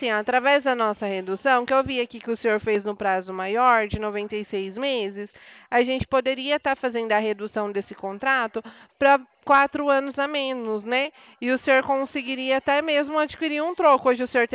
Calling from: Presidente Prudente, São Paulo, Brazil; Eu falo da cidade de Presidente Prudente.

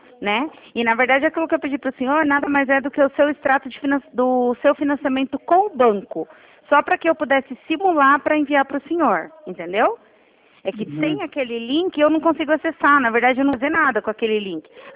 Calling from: Londrina, Paraná, Brazil; Não, não. A gente fala do Paraná. Aqui do norte do Paraná, de Londrina.

